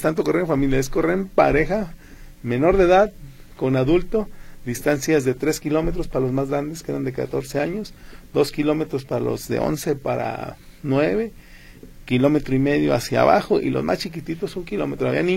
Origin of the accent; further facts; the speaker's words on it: Mexico; Y pues como mexicanos, pues siempre hay que solidarizarnos